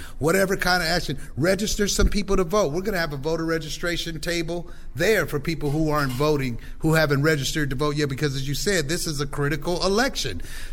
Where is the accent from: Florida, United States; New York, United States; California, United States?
California, United States; Oakland; the basis of it is about my experiences growing up in East Oakland and how I was politicized by the Panthers.